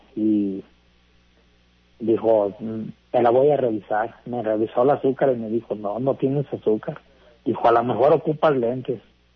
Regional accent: San Julián, Jalisco, Mexico; also born or lived in Guadalajara; En eso me vine para acá, para mi pueblo, para San Julián.

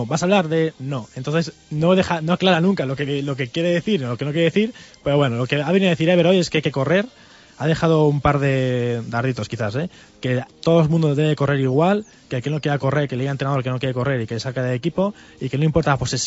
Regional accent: Italy; yo soy italiano, yo la puedo traducir.

